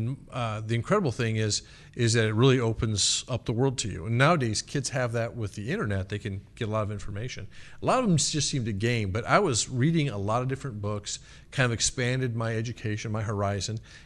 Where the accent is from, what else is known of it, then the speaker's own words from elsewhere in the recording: Iowa, United States; I grew up in a small town in Iowa. I graduated with 37 people in my graduating class.